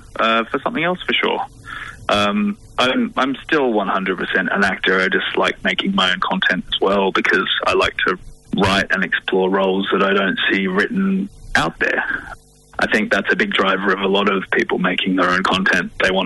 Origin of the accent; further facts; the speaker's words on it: Australia; But I think as Australian actors especially